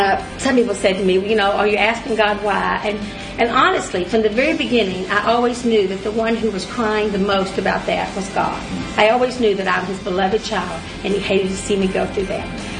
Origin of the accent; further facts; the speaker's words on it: Dallas, Texas, United States; born there; I've been at Mimosa for, I guess, about 15 years. And I was born in Dallas